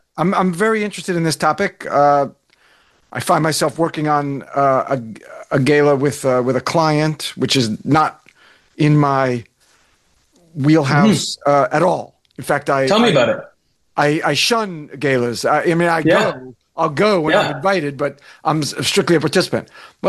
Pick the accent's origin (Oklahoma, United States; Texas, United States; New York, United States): New York, United States; New York City; I'm from the Northeast, New York City area. To me, it's gala, but you say gala.